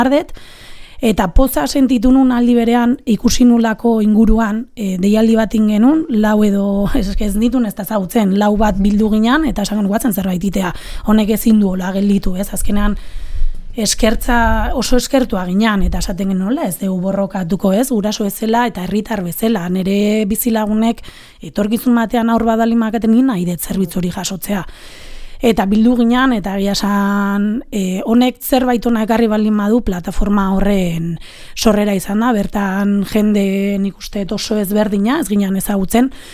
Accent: San Sebastián, Basque Country, Spain; ni donostiarra naiz. Eta nere jobak aurreskoletan egon dia Donostin

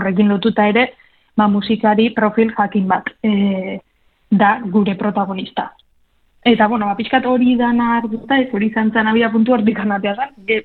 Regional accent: Zestoa, Basque Country, Spain; bereziki nire herrian bertan, Zestuan

